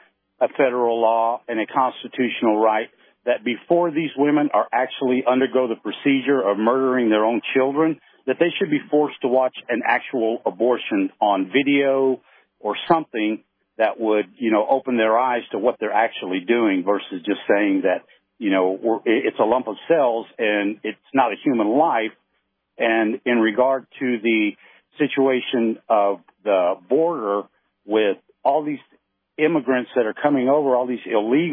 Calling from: Texas, United States; I'm calling from Texas

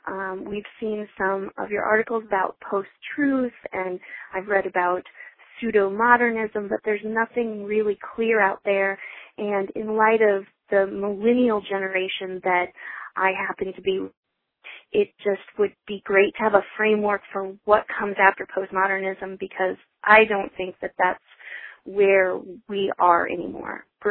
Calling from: Republic, Missouri, United States; I'm calling from Republic, Missouri

